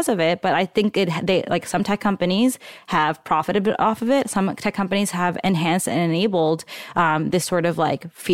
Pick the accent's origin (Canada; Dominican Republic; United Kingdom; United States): United States; New York; now in Bay Area, United States; so yeah, I live in the Bay Area. I'm from New York, right? Like, largely diverse cities, right?